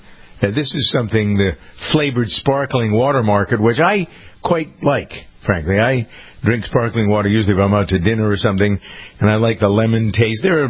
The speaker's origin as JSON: {"language": "English", "region": "England", "country": "United Kingdom", "said": "I'm from England, a lot of recipes for plum pudding."}